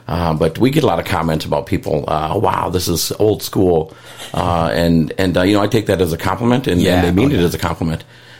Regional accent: Lansing, United States; I am a hometown guy, yes. Born and raised in Lansing.

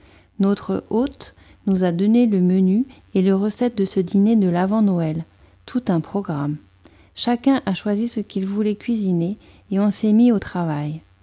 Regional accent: France; je suis française, j'habite près de Paris

